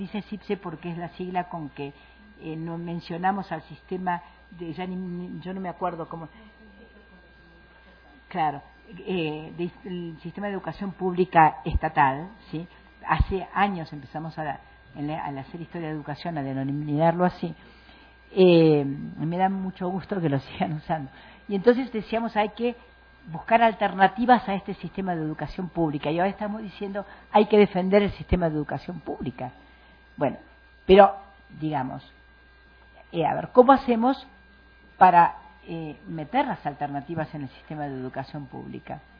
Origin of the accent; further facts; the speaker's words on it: Mexico; porque yo soy mexicana, tengo nacionalidad mexicana